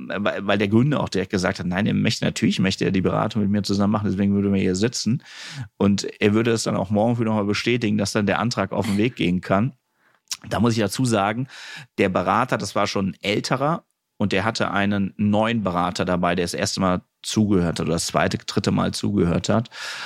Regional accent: Kassel, Hesse, Germany; ich komme aus Kassel.

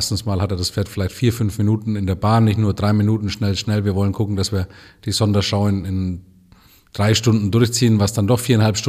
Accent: Southern Germany, Germany; War mir jetzt als Süddeutscher

